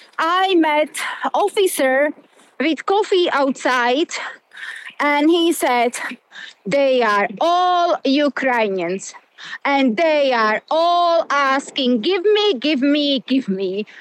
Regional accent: Slovakia; English is a second language; now in Ireland; I am from Slovakia.

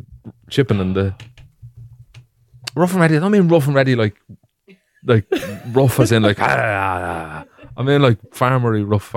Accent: Finglas, Leinster, Ireland; Yeah, Finglas.

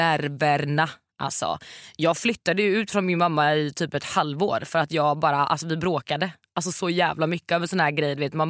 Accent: Varberg, Halland County, Sweden; Väldigt mycket när jag bodde hemma i Varberg.

